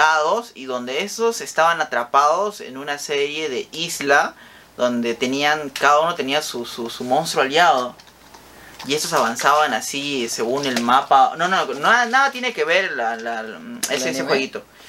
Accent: Peru; ¿Qué tenemos para promocionarnos como peruanos, aparte de la corrupción?

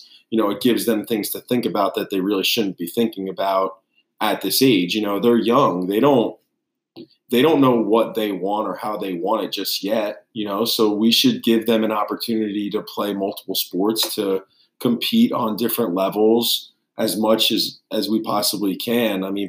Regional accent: Millstone, New Jersey, United States; So I grew up in Millstone, which is, sending district to Allentown High School, where I originally coached.

